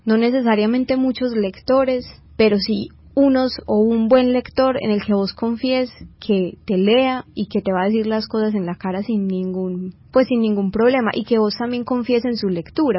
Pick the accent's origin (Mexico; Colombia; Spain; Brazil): Colombia; que somos 20 escritoras colombianas hablando sobre el cuerpo